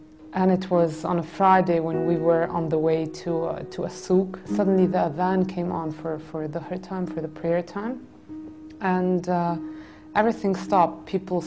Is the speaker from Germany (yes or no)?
yes; Germany; I'm Greek. I was born in Germany and I grew up in a very strict traditional Greek Orthodox family.